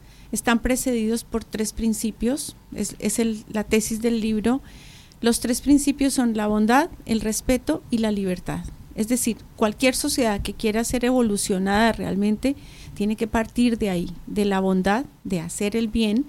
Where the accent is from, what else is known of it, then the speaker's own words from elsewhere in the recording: Bogotá, Colombia; now in Buenos Aires, Argentina; Colombiana. Nací en Bogotá y me radiqué en Buenos Aires en 2011.